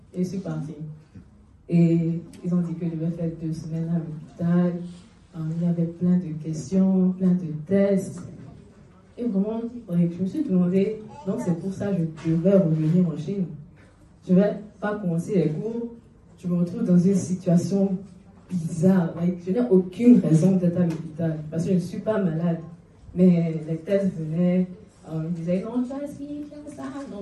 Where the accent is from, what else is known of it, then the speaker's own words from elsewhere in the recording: Benin; Je viens de Bénin.